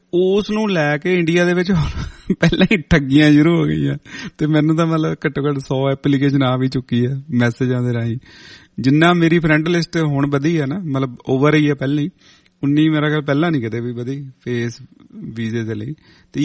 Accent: Punjab, India; now in abroad; ਹੁਣ ਅਸੀਂ ਪੰਜਾਬ ਤੋਂ ਆਏ ਆ

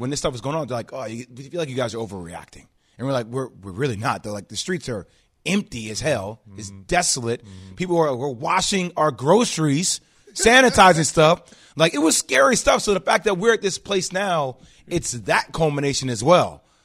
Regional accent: New Jersey, United States; for me, being born and raised in New Jersey, I told you guys, like, I was a New Jersey Nets fan, right?

